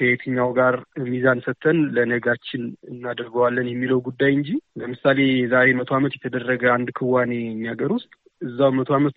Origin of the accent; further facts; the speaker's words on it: Dessie, Amhara, Ethiopia; born there; የተወለድኩት በደሴ ከተማ ነው።